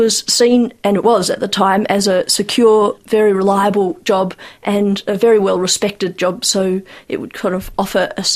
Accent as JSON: {"language": "English", "town": "Caulfield", "region": "Victoria", "country": "Australia", "tie": "born or raised there", "said": "I grew up in Caulfield, which is the centre of the Jewish community, many different streams of it"}